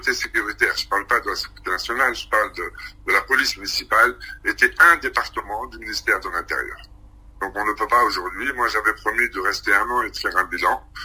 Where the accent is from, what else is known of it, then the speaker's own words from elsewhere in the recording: Tunisia; qu'est-ce que nous en tant que Tunisiens qui habitant en Tunisie, que ce soit gouvernement ou non